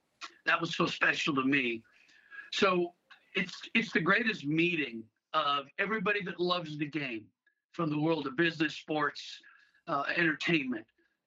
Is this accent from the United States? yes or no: yes; Portland, Oregon, United States; When I was a kid growing up in Portland, Oregon, Rex, my family, we drove down to Pebble Beach